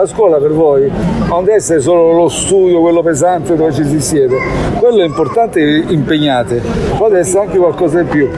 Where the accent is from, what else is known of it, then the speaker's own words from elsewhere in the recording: Apulia, Italy; Tu lo sai che io non sono di Napoli. Io sono della provincia di Foggia, un paesino piccolissimo. Sono però anch'io meridionale, conosco i problemi del meridione.